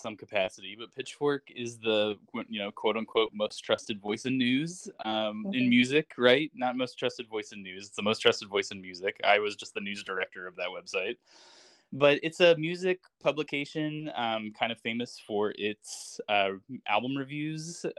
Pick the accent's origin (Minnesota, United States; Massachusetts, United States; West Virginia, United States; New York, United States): West Virginia, United States; also born or lived in Illinois / Michigan; Yeah, I grew up in West Virginia. I went to college in Chicago. Lived in Michigan for 10 years after that.